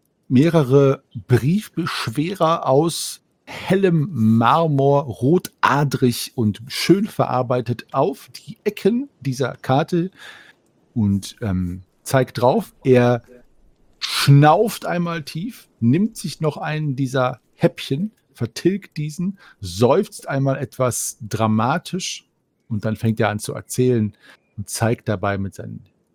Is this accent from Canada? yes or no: yes; Canada; Weil ich bin Kanadier